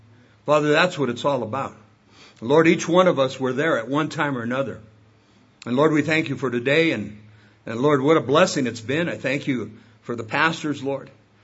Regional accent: California, United States; I'd like to just tell you a little bit about myself, because I came from Southern California, and I want you to pick up on this.

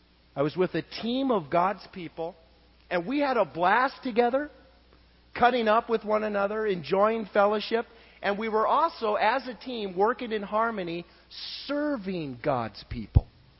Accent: United States; Here we come from America, we have everything

